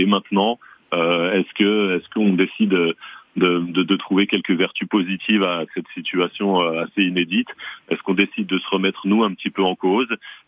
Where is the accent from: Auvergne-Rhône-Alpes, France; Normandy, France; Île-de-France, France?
Île-de-France, France; Saint-Denis; Moi, je suis originaire de Saint-Denis.